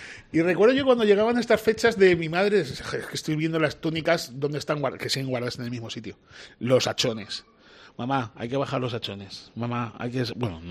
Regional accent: El Torno, Castilla-La Mancha, Spain; yo no soy de Ciudad Real, yo soy de El Torno.

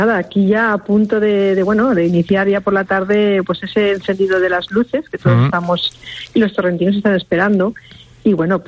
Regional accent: Valencian Community, Spain; terminaremos como buenos valencianos con un buen castillo, una masqueta nocturna

